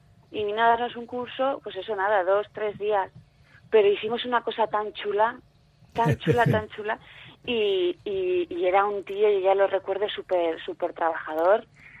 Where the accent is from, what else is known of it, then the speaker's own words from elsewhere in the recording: Vitoria, Basque Country, Spain; also born or lived in Barakaldo; now in Bilbao, Spain; yo he vivido toda mi vida en Vitoria hasta hace poco que estoy ahora en Bilbao. Pero sí, soy gasteiztarra porque al final yo he vivido toda la vida en Vitoria.